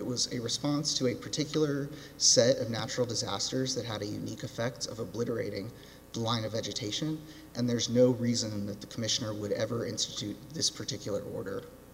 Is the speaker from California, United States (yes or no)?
no; Texas, United States; But I'm from Texas. We have a lot of storms. I'm very familiar with them.